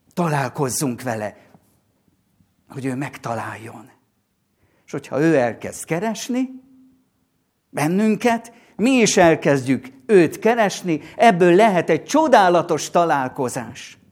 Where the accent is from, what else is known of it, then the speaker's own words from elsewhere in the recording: Szentmártonkáta, Pest, Hungary; Szent Márton Kátán nőttünk fel, és ott volt a mi gyermekkorunk